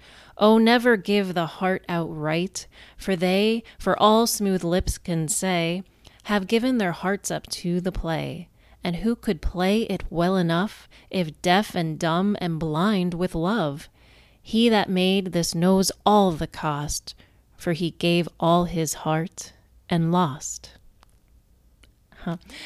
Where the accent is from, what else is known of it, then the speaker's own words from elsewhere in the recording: Ireland; I'm Irish. We're kind of born with a broken heart.